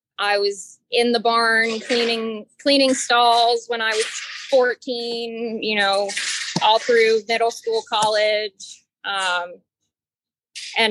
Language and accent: English; Cincinnati, Ohio, United States; I'm from Cincinnati. So Cincinnati Zoo is my home zoo.